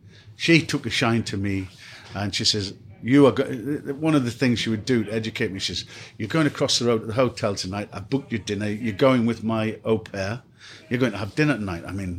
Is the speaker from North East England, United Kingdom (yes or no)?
yes; North East England, United Kingdom; now in London, United Kingdom; I come from the Northeast. I spoke very different. I felt a little bit lost. I felt out of my comfort zone because of my accent.